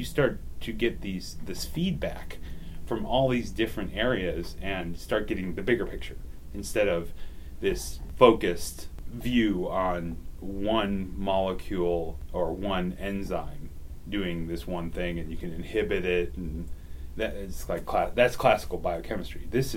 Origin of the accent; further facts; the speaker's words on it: Illinois, United States; moved away as an adult; I came from Illinois, and my parents are still in Illinois.